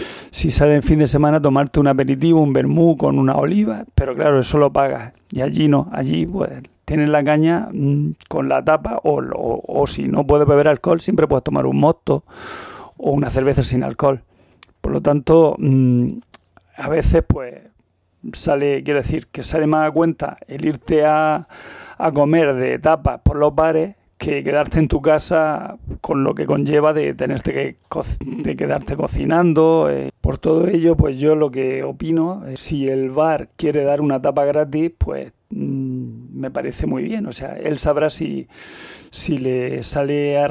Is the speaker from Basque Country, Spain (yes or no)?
no; Almería, Andalusia, Spain; Yo hablo de Almería porque yo soy de Almería, por eso hay tantos bares en Almería.